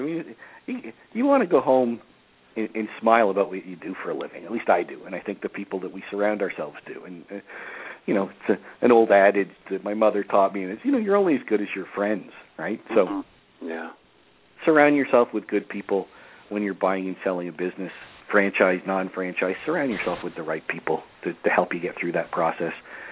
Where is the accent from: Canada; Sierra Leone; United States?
Canada; Strange, being Canadian, we held back Canada till last year